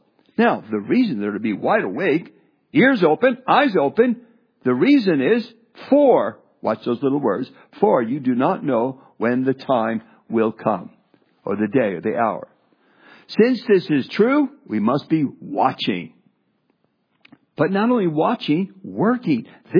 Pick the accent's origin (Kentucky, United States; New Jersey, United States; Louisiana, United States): New Jersey, United States; moved away as an adult; So, I was in New Jersey 2 years ago. It's my home state. I've lived my first 20 years there and been there well over 100 times since.